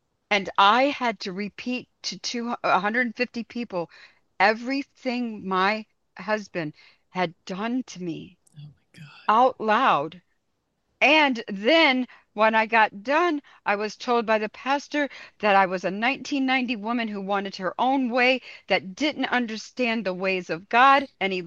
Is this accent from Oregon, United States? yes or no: no; West Palm Beach, Florida, United States; I was raised in West Palm Beach, Florida. It is pretty much probably 75 to 85% Puerto Rican.